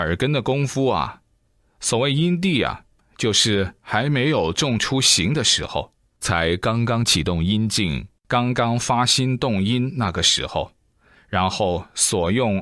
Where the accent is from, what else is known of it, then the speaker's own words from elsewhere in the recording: Sichuan, China; 用我们四川人的话来说，就叫瑜伽。